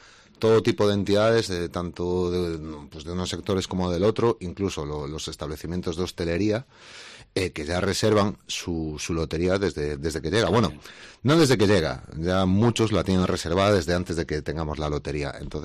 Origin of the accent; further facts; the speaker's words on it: Galicia, Spain; Y como buenos gallegos nos gusta pues poner algún tipo de detalle.